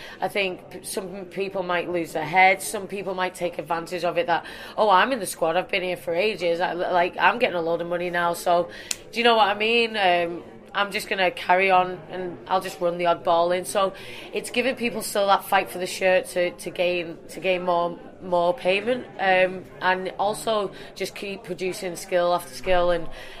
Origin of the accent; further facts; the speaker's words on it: Canada; now in St Helens, United Kingdom; And to be fair, playing for two nations, and Canada's my hometown, I'd be more than privileged playing for anyone, but right now I'm just focusing on St Helens.